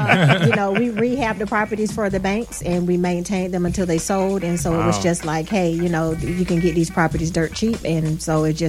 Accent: Bartow, Florida, United States; So I am from Bartow, Florida. That's Polk County down

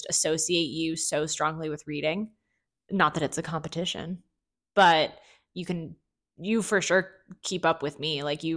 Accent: United States; Growing up in America, it was just something that was so like, ugh, I couldn't give a fuck about it.

